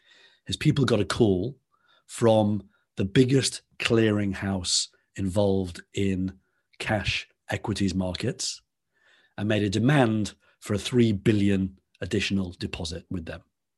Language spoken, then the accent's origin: English; Liverpool, North West England, United Kingdom; So listeners may or may not pick up on my accent. I'm from Liverpool, which is a town in the city in the northwest of England. I grew up on the same street that … did and spent obviously my formative years there.